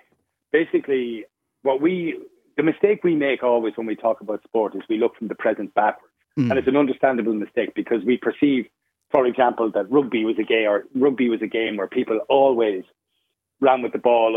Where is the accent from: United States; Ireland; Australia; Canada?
Ireland; Offaly; so I'm from Offaly, and it will only ever be a hurl. And I've only ever called it a hurl.